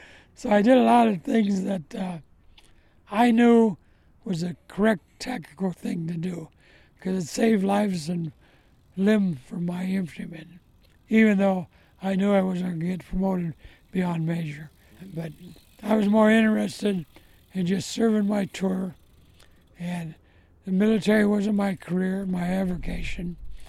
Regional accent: Minneapolis, Minnesota, United States; also born or lived in Detroit / Los Angeles; Yeah, I was in Los Angeles then. I was born in Minneapolis. I lived in Detroit. And then when my mother and father got divorced, we moved out to Los Angeles where her sister lived.

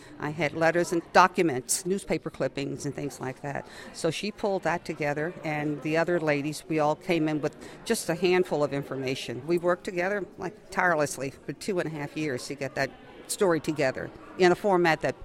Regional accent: United States; And as an American, you know, we all had a part.

